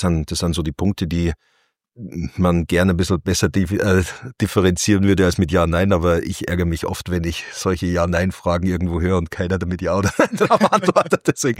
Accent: Winzer, Bavaria, Germany; Ich komme aus Winzer, da wäre es natürlich eine große Entlastung.

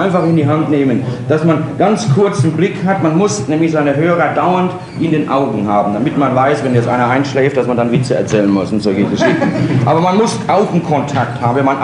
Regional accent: Bavaria, Germany; ich bin Bayer und geborener Bayer und Hamburger

